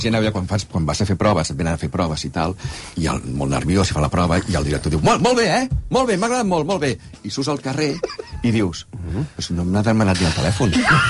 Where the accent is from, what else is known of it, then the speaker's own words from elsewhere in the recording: Barcelona, Catalonia, Spain; jo soc de català de Barcelona, però tenia molts amics castellans